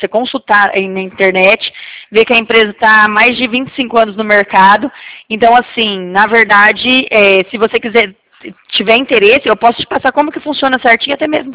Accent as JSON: {"language": "Portuguese", "region": "Paraná", "country": "Brazil", "said": "Eu sou do Paraná."}